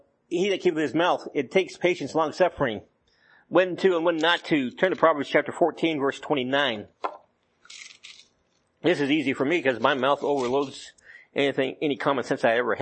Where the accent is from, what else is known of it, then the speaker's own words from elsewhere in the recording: the South, United States; born there; I was born in the South, so yeah, got that one.